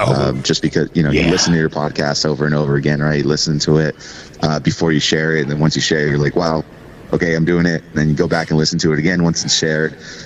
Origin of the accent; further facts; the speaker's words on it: California, United States; I grew up in Riverside County